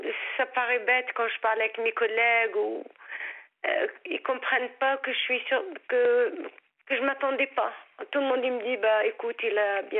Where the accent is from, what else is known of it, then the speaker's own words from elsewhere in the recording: Tunisia; Moi, je suis tunisienne.